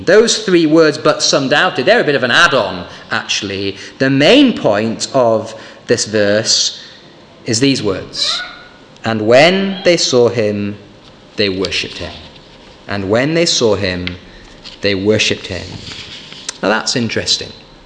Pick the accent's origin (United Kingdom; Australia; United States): United Kingdom; Yorkshire and the Humber; Growing up in North Yorkshire, I always found it very strange that Ripon was a city. Ripon was a tiny place.